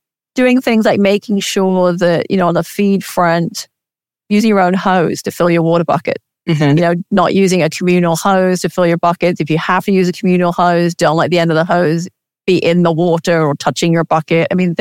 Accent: England, United Kingdom; the area I grew up in England

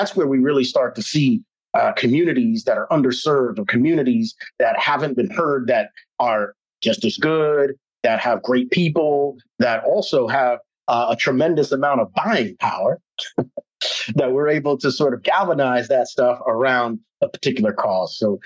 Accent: New York City, New York, United States; born there; now in South Florida, United States; we moved down from New York City. I was born in Harlem, and it was rough back in the day. It ain't the Harlem of today.

